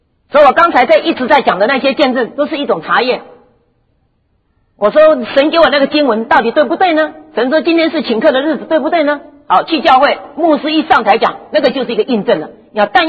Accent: United States; 他知道我是美国来的

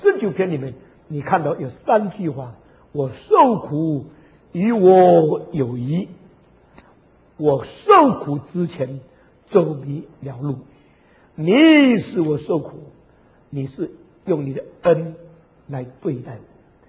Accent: China; born there; moved away; also born or lived in Indonesia; 为什么把我生在中国又把我带到印尼？我相信有神的旨意。为什么把我生在印尼把我放在共产党学校？

